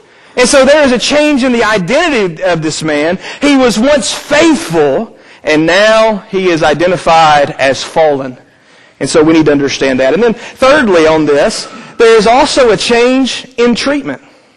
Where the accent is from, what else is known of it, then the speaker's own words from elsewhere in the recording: Lawrenceburg, Tennessee, United States; I grew up in Lawrenceburg, Tennessee.